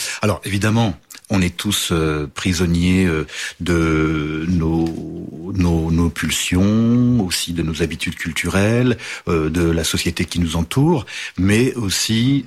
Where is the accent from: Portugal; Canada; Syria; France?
Portugal; Norte; Moi, j'ai vraiment une culture populaire portugaise à la base. Je viens effectivement d'à côté de Miranda do Douro.